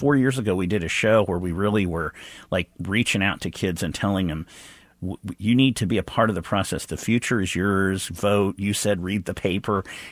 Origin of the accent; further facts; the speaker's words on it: Kansas, United States; and I grew up in Western Kansas, no redder place than